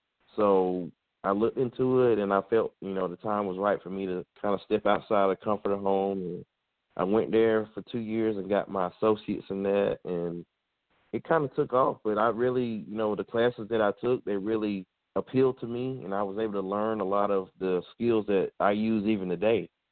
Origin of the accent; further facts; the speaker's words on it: Georgia, United States; growing up in Georgia, of course, I rooted for the home teams, and I liked drawing players.